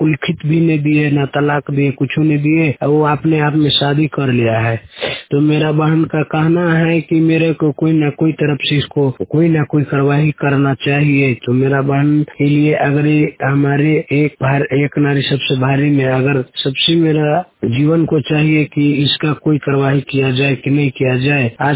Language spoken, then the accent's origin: Hindi; Rampur, Chhattisgarh, India; ग्राम रामपुर, मेरा जिला जसपुर है, तहसील मेरा बगीचा पोस्ट ऑफिस।